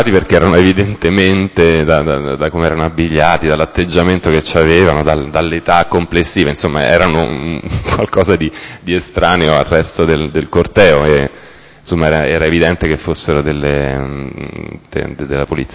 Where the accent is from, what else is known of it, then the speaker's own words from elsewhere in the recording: Rome, Lazio, Italy; io purtroppo sono di Roma